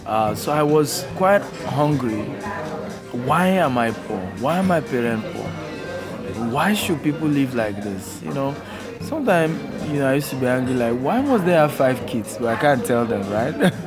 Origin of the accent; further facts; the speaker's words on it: Maiduguri, Borno, Nigeria; So I was born in Maiduguri, Borno State in Nigeria, as a northern part of the country. And, I grew up in one of the villages, really, even though it's close to the main city. And no electricity for over 5 years, no running water.